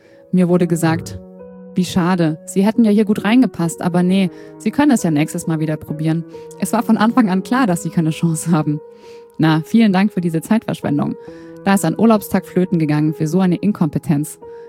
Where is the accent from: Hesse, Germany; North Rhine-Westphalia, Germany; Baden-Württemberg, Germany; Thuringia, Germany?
Hesse, Germany; Darmstadt; born there; Ich bin gebürtiger Darmstädter und Frankfurt ist praktisch schon immer meine absolute Lieblingsstadt in Hessen, gefolgt von Wiesbaden und Marburg.